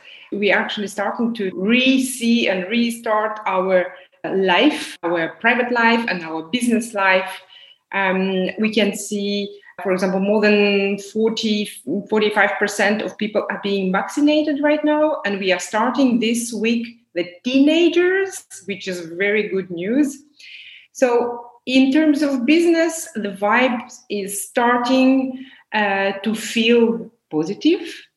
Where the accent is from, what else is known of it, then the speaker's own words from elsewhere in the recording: Moldova; moved away as an adult; also born or lived in Barcelona, Spain; now in Johannesburg, South Africa; And I have lived, obviously, in Moldova and Eastern Europe, the country I come from. And then I lived in Barcelona in Spain for several years. And afterwards, I moved to South Africa, to Johannesburg